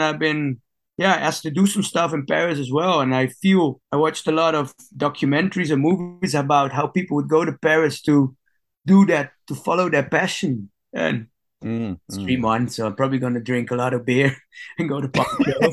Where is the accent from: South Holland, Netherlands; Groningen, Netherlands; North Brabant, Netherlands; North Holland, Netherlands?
South Holland, Netherlands; Gouda; It's kind of weird rhythm, considering I'm from Gouda, the home of the Gouda cheese.